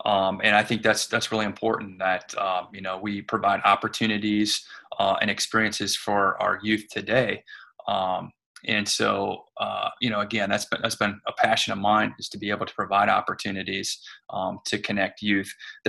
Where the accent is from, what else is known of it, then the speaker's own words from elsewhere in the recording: Ohio, United States; There's an opportunity at my local park district that I grew up in Northeast Ohio, Lake Metro Parks.